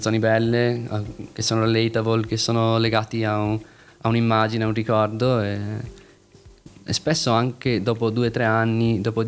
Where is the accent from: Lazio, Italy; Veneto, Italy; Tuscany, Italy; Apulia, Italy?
Veneto, Italy; Poi io sono veneto, quindi l'Arena di Verona ha ancora più significato